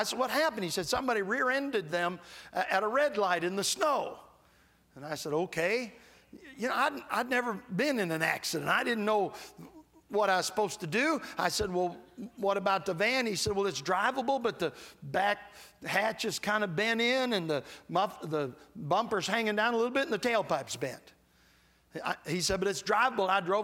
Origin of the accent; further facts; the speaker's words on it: Michigan, United States; because I was raised in Michigan where it's no fault